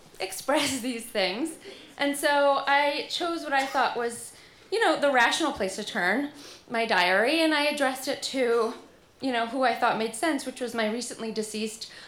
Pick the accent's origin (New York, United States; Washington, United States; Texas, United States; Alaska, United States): New York, United States; Rockaway Beach; I'm from Rockaway Beach, New York.